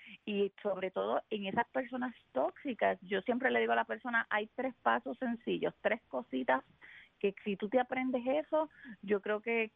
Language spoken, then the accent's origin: Spanish; Puerto Rico; yo soy de Puerto Rico y nosotros decimos mucho el ay bendito, ¿no?